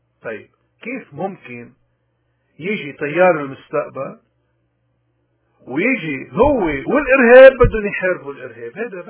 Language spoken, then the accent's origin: Arabic; Lebanon; معيارنا كلبنانيين بالدستور والقانون، ومعيارنا كمسيحيين كتابنا المقدس.